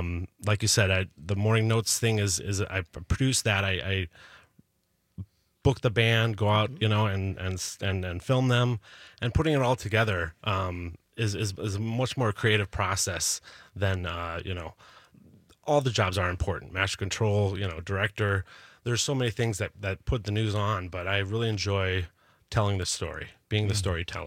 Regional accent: Chicago, Illinois, United States; now in Madison, United States; I'm from Chicago originally, but came up here to Edgewood College

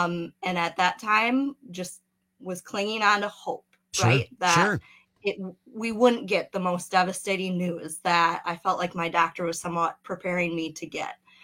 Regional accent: Wisconsin, United States; born or raised there

